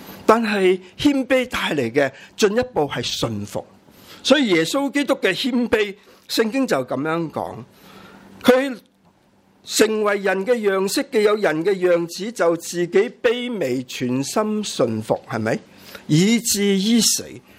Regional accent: Hong Kong; 我有时都会见到我们香港人都很奇怪的

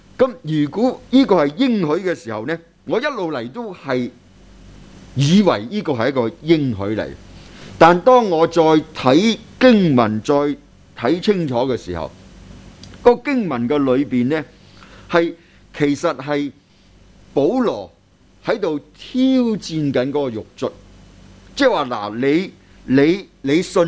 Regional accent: China; 我们中国人的定义和西方人都是很不同的

